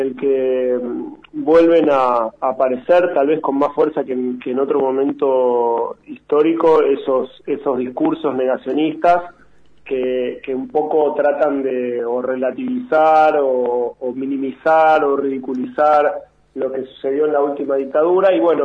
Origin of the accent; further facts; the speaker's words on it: Argentina; uno de los grandes orgullos que tenemos como argentinos y argentinas